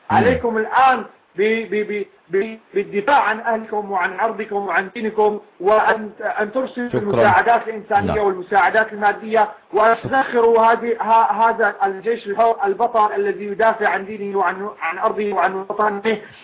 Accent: Syria; نحن كسوريين، نحن من بلاد الشام ومن أمة الإسلام.

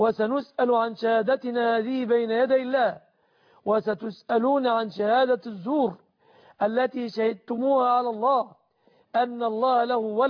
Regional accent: Egypt

